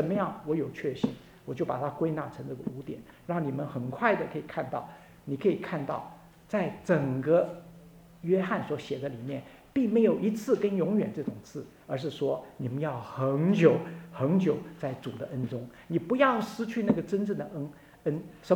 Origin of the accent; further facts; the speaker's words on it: Taiwan; 我记得我小的时候在台湾，我很喜欢那时候初中呢在台湾也没有什么这个，也没有这个 Apple iPhone， 什么东西都没有。